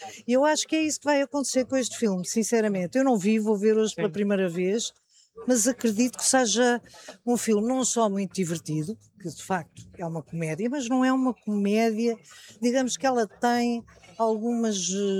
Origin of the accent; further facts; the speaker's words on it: Lisbon, Portugal; eu não sou nada tradicionalista, sou lisboeta